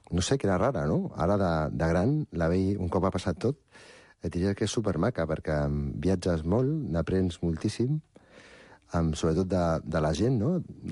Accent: Reus, Catalonia, Spain; moved away as an adult; now in Andorra; mons pares són de Granada i d'Almeria, i res, jo vaig néixer a Reus, van estar tota la vida doncs, a Reus, vivint allà amb ells, eren firans, feien moltes coses per tot Espanya, i fins que vaig fer 19 anys, i em va interessar Andorra

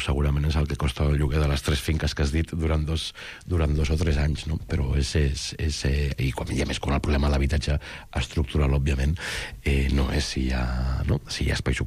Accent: Barcelona, Catalonia, Spain; Jo vinc de Gràcia.

